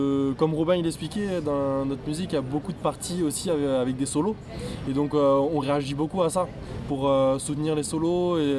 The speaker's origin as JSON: {"language": "French", "town": "Toulouse", "region": "Occitanie", "country": "France", "said": "Moi, c'est vrai que je suis toulousain"}